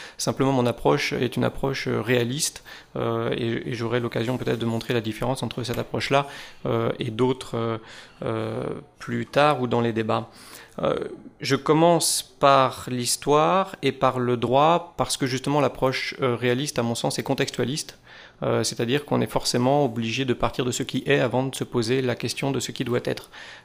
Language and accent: French; France; je suis français